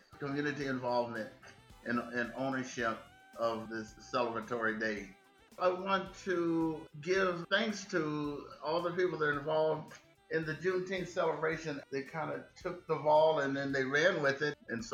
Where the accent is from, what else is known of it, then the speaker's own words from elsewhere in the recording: Tucson, Arizona, United States; I was born and reared in Tucson, Arizona, in the Eight Mountain area.